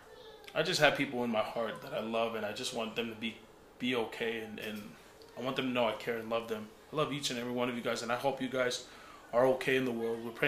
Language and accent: English; California, United States; I was heavily influenced growing up in California by West Coast music.